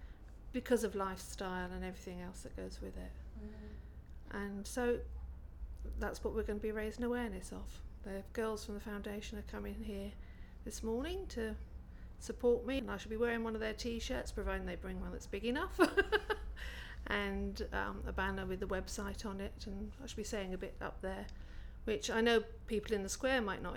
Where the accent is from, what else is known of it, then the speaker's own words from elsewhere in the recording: Camber, South East England, United Kingdom; My date of birth is 8th of January 1955. And I come from Camber, which is near Rye in East Sussex.